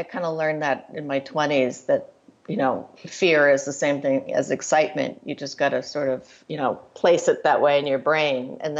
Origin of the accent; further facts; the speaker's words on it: Connecticut, United States; I grew up in Connecticut, which, was 45 minutes outside of New York.